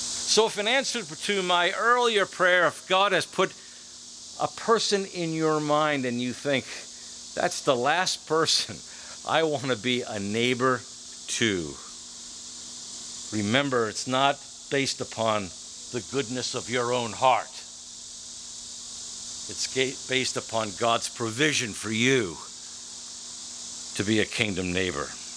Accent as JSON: {"language": "English", "region": "New York", "country": "United States", "also_born_or_lived": "Pittsburgh / Oklahoma", "said": "I told him I came from Pittsburgh. Well, before that, where? Well, Oklahoma. Before that, where? Well, New York."}